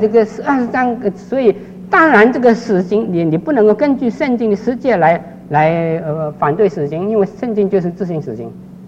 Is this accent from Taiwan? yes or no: no; China; 我们中国人来说，在中国大陆的已经有很多我们的亲戚朋友